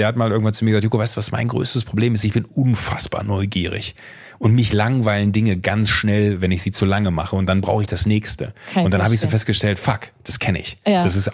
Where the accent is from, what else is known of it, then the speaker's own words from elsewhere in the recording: North Rhine-Westphalia, Germany; im rheinischen Kreis Viersen, Mönchengladbach, die Ecke, wo ich herkomme